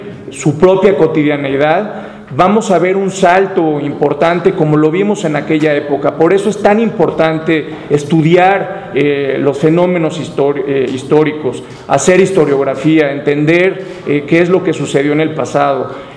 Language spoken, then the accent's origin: Spanish; Mexico; un modelo que nos merecemos como mexicanos